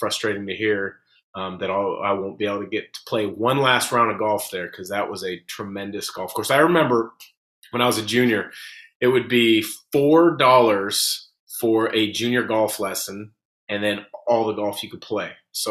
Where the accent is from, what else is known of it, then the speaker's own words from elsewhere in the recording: Portland, Oregon, United States; you know, I grew up in the Portland area, and so I've played pretty much every course that you could think of in the Portland, Vancouver area